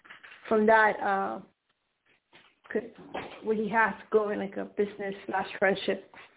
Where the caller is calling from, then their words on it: Colorado, United States; from Colorado.